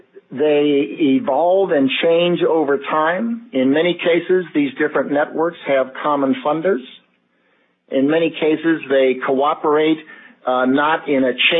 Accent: Chicago, Illinois, United States; We've had that trouble in Pete Peterson's hometown, Chicago. My hometown.

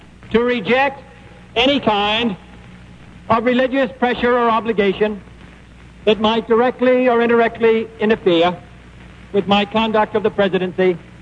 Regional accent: United States; my decisions on every public policy will be my own, as an American, as a Democrat, and as a free man.

